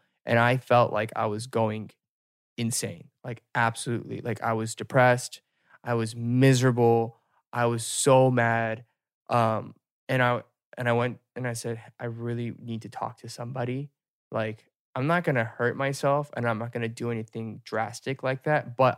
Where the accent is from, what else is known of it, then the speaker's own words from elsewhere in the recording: United States; Which to me, as an American, is the craziest thing, right?